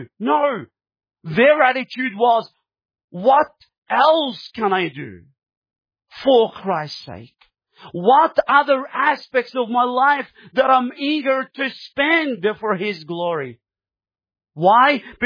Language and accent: English; Egypt; English is a second language; I come from Egypt. We do the same thing. We give them numbers. We don't give them names.